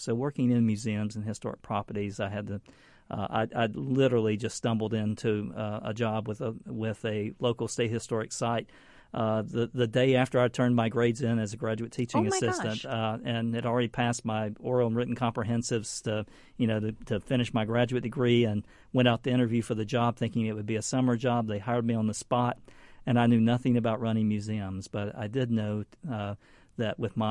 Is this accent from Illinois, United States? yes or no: no; Tennessee, United States; this part of Indiana feels very much like my home state of Tennessee and where I grew up.